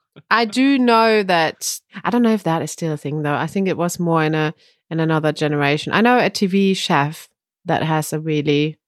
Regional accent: northwest Germany, Germany; English is a second language; Obviously, where I'm from Northwest Germany, people don't... Like, we have nothing to do with Lederhosen.

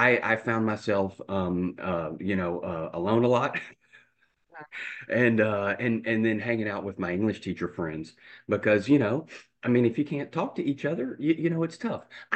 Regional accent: United States; Well, I'm originally from the States. You can tell that by opening my mouth. It's not too hard.

